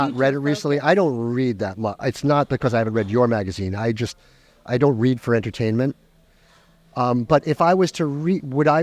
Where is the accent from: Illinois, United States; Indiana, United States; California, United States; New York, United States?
New York, United States; Long Island; I was raised on Long Island. Not a lot of culture in Long Island.